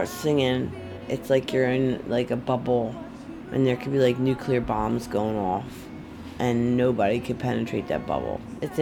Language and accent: English; Philadelphia, Pennsylvania, United States; I was born and raised in South Philly, and both of my parents were addicts.